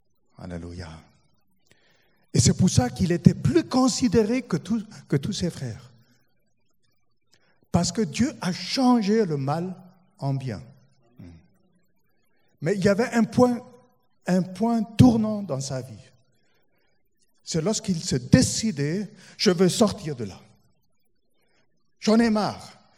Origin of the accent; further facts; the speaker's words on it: Germany; French is a second language; now in France; moi, en tant qu'Allemand, je l'ai découvert en France.